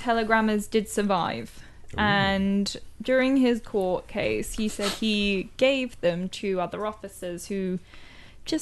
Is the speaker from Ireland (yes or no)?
yes; Ireland; I'm Irish.